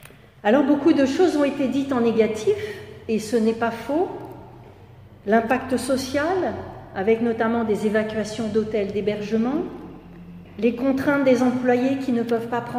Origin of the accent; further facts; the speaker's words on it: France; non seulement en tant que Français, ça ne sera pas terrible, mais en tant que chrétien, ça sera encore pire.